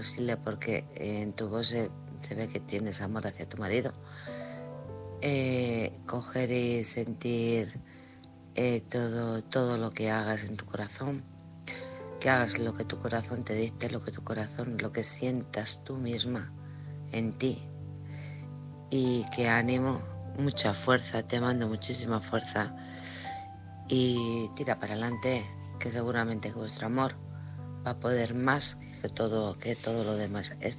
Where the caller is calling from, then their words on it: Alcorcón, Community of Madrid, Spain; de Alcorcón.